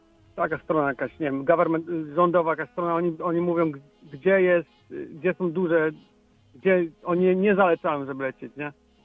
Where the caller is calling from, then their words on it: Chicago, Illinois, United States; dzwonię z Chicago.